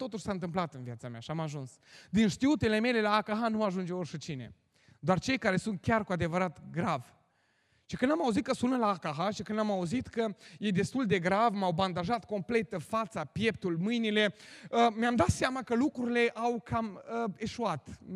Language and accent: Romanian; Romania; eu am crescut în România, îmi place să fac focul